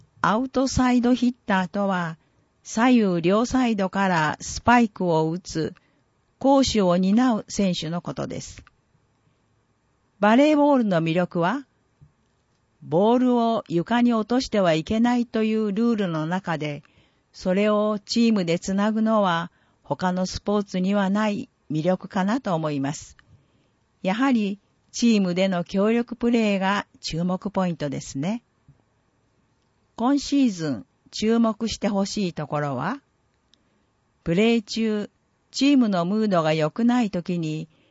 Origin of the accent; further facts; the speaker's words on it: Hiroshima, Japan; 僕は広島出身なので、小学生の頃から試合を見に行っていて、かっこいいなと思っていました。